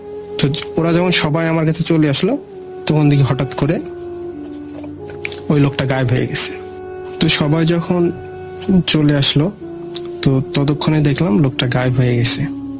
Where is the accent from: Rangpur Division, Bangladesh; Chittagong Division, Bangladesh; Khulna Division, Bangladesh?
Rangpur Division, Bangladesh; Shitalgari; আমাদের বাড়ি হচ্ছে রংপুর জেলার শীতলগাড়ি গ্রামে।